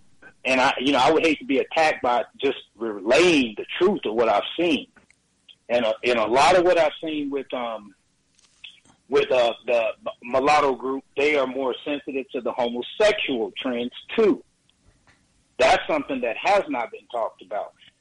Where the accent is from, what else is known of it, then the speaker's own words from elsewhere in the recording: the South, United States; So that told me a lot about the people that I grew up with in the South already seeing how they behave.